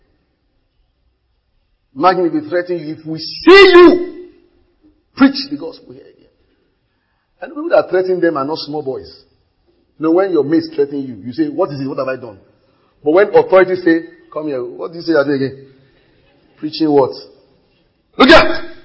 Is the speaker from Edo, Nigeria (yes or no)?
no; Ibadan, Oyo, Nigeria; now in Lagos, Nigeria; So, you know, I grew up in Ibadan.